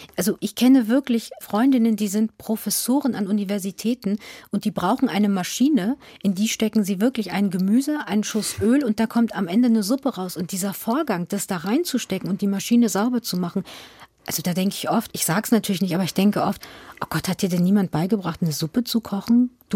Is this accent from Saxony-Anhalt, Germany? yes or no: no; Lower Saxony, Germany; Ich bin in Niedersachsen zur Schule gegangen.